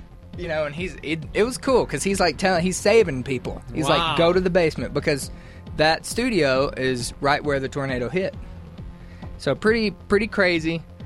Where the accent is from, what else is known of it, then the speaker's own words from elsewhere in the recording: Tupelo, Mississippi, United States; Yes, I am from Tupelo, Mississippi.